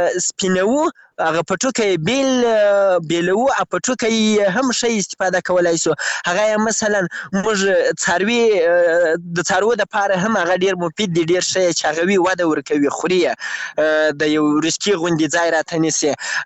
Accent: Afghanistan; now in Iran; زه هم داسې په ایران کې مسافر یم

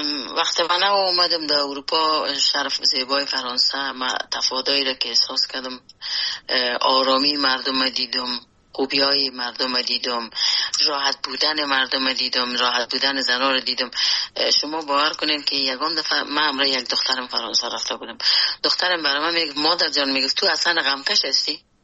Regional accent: Afghanistan; اجتماعی افغانستان که در اوج بزرگ شدیم، در اوج کار کردیم

